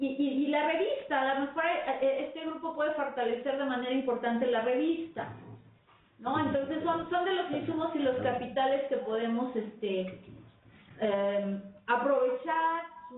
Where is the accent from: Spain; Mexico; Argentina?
Mexico; debemos reconocer como país, como mexicanos